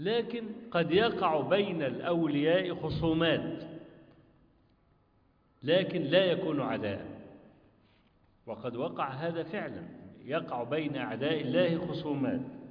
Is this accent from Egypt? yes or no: yes; Egypt; كان عندنا في مصر في كفر الشيخ في المحافظة تانية ومزاد يعني بحيرة اسمها بحيرة البرولس